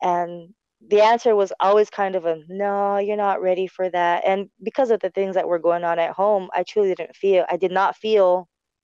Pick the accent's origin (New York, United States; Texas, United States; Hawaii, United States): Hawaii, United States; Waipahu; And they're like, where are you from … I'm from Waipahu. … from Waipahu, you have just won $10,000.